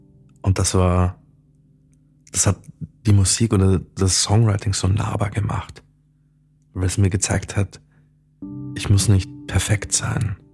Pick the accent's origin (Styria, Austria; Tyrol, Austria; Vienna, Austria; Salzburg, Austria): Vienna, Austria; das hier ist mein Podcast, den ich ins Leben rufe. Und kurz zu mir, ich bin 31 Jahre alt, ich komme aus Wien.